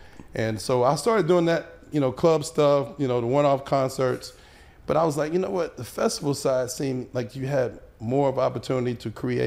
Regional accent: Mobile, Alabama, United States; You know, I'm originally from Mobile.

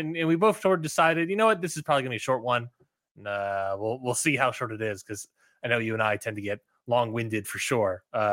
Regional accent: Maryland, United States; Obviously, growing up in Maryland, I went to Ocean City, Maryland frequently.

